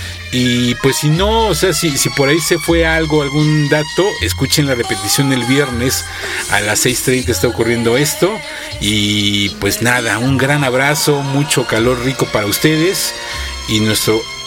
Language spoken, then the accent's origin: Spanish; Mexico; Este gran reconocimiento y orgullo para todos nosotros como mexicanos